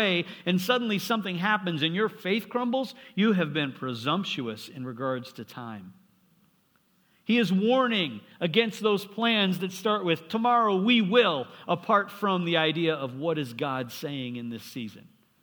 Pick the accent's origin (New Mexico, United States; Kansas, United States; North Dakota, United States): North Dakota, United States; Granted, I grew up in North Dakota.